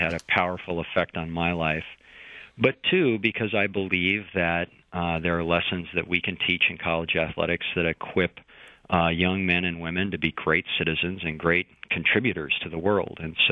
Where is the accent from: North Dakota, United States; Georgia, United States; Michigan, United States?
North Dakota, United States; Bismarck; Well, I, as you mentioned, I grew up in Bismarck, North Dakota.